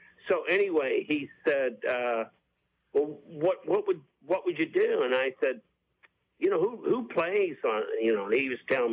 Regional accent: Trafford, Pennsylvania, United States; Well, you know, we grew up in Trafford. We went to college at Youngstown together

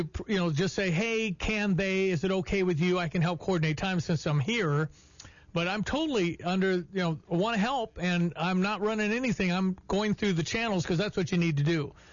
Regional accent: Philo, Illinois, United States; now in Champaign, United States; I am from Philo.

